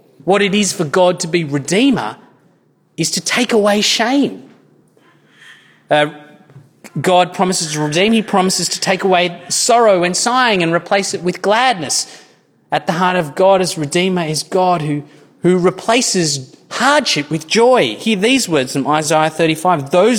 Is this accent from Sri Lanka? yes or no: yes; Sri Lanka; I come from Sri Lanka, I've been in civil war.